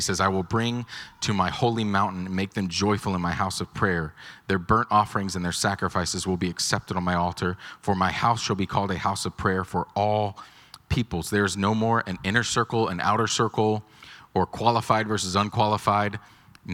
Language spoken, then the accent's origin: English; Georgia, United States; When I grew up in Georgia, donut culture is not a big thing because kolaches don't exist.